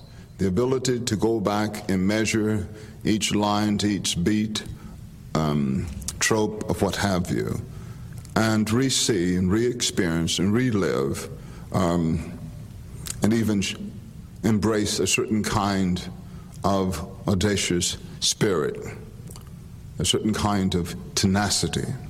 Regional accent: Bogalusa, Louisiana, United States; My hometown, Bogalusa, referred to as Magic City.

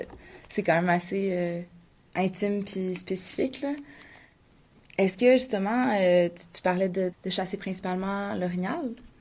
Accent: Quebec, Canada; Par chez moi, je viens de la Haute-Outaouais, il y a comme vraiment moins d'orignaux.

